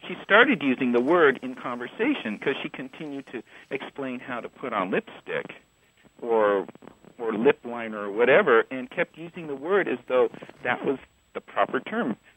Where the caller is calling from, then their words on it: Dallas, Texas, United States; I'm calling from Dallas, Texas.